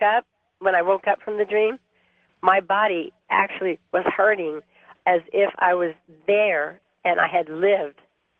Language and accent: English; Hawaii, United States; and I'm from Hawaii, and so I'm kind of used to the ocean